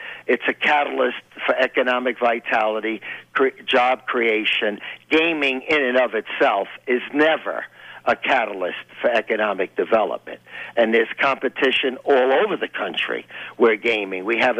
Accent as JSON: {"language": "English", "town": "New York City", "region": "New York", "country": "United States", "said": "I'm a New Yorker in New York City"}